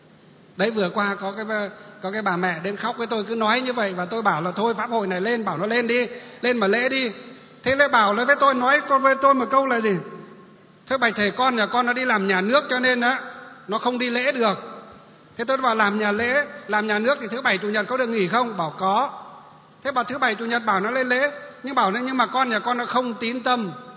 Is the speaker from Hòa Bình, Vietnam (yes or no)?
yes; Kim Bôi, Hòa Bình, Vietnam; Thì người ta hỏi là quê ở đâu, tôi bảo Kim Bôi Hòa Bình. Thì người bảo ô Kim Bôi là dân tộc Mường à? Bảo vâng, tôi dân tộc Mường.